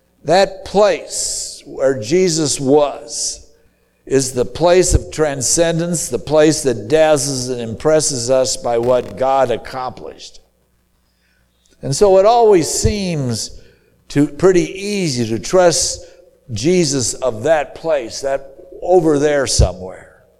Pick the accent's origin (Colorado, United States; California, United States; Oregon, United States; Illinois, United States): Illinois, United States; Springfield; For myself, I grew up in Springfield, Illinois.